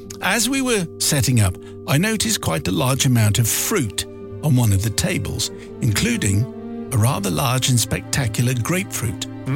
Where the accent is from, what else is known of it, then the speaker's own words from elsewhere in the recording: Manchester, North West England, United Kingdom; a relatively new band from Manchester, my hometown, were performing.